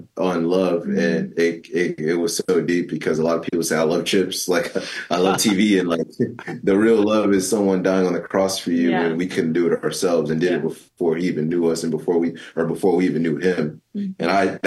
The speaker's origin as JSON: {"language": "English", "country": "United States", "said": "I'm from the United States."}